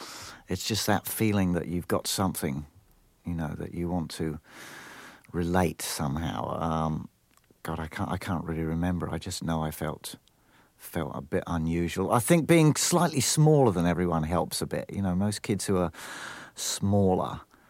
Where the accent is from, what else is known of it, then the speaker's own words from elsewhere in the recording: Camberley, South East England, United Kingdom; also born or lived in London; I was born in London. I grew up in a place called Deep Cut, Camberley, Surrey, which is suburban country area, about 35 miles out of London, very near a town called Aldershot, which is known as the home of the British Army.